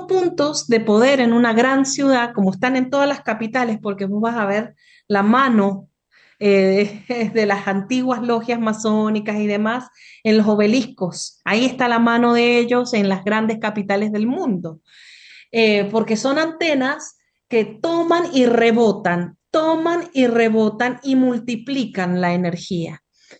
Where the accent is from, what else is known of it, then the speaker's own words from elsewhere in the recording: Mendoza, Argentina; yo soy de Mendoza, pero voy a Buenos Aires y me planto